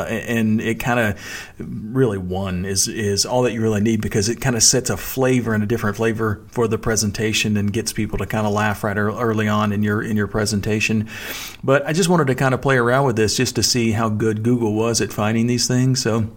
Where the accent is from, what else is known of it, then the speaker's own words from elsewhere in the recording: Texas, United States; accent: Texas drawl; especially when folks find that I'm from Texas and they kind of hear my Texas drawl